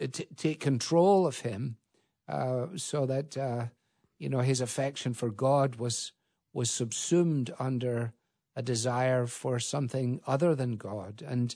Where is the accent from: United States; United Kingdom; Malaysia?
United Kingdom; Scotland; as a Scotsman, I don't like the fact that we're giving these things away.